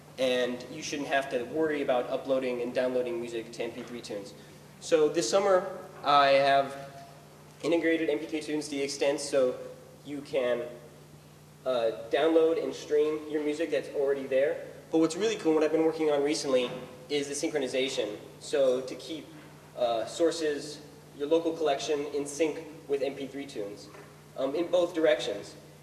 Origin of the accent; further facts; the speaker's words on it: United States; from the States.